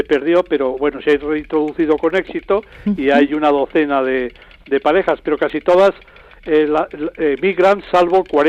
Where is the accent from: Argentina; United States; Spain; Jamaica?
Spain; Vitoria, Basque Country; Yo recuerdo de chaval, en Vitoria, en todas las iglesias había cigüeñas